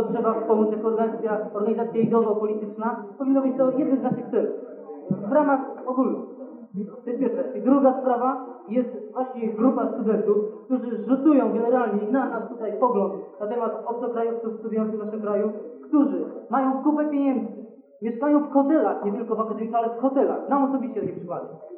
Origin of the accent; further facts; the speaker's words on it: Lublin, Lublin Voivodeship, Poland; jestem z Lublina